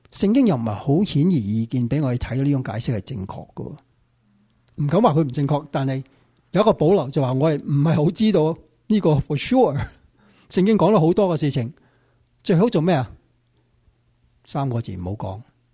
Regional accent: Hong Kong; 我哋香港人就话呢啲系发死人财

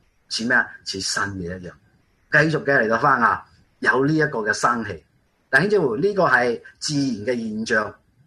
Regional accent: Guangdong, China; accent: Cantonese; 好像我们广东话讲的仲有得仲得仲有希望。

